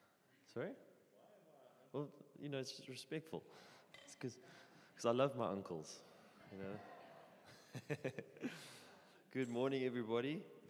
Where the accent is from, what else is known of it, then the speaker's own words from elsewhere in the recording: Melkbosstrand, Western Cape, South Africa; But we are from Melkbos, and we have been married for 5 years